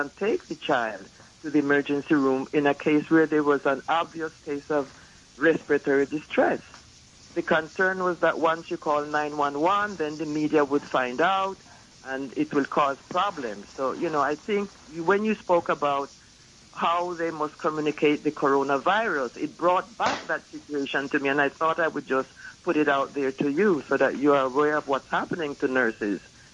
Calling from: Brooklyn, New York, United States; I'm calling from Brooklyn, New York.

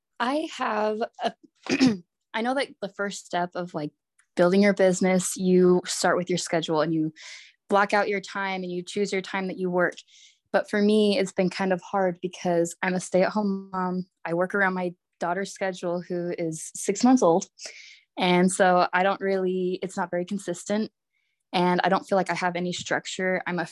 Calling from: Bluffdale, Utah, United States; I'm in Bluffdale, Utah.

